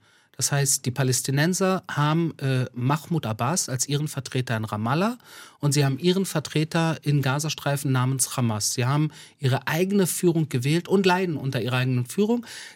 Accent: Berlin, Germany; den Kampf meiner Kindheit und Jugend in Berlin, in Israel, fortführe, weil ich damals als einzelner Jude in Berlin extrem angefeindet wurde

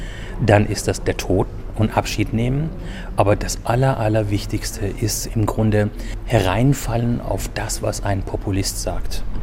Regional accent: Iran; German is a second language; Ich komme aus dem Iran und vor circa 40 Jahren ist das uns im Iran geschehen.

